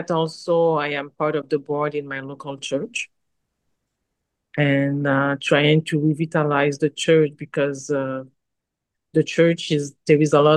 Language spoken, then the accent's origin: English; Quebec, Canada; first language French; English is a second language; Quebec, Canada. This is like the French part of Canada